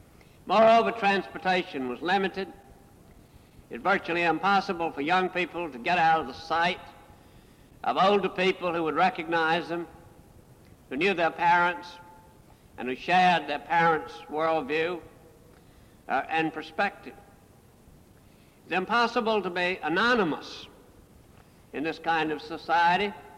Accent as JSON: {"language": "English", "region": "South Carolina", "country": "United States", "tie": "born or raised there", "said": "community in which I grew up in South Carolina in the 1930s was no longer Christendom, but it was Protestantism."}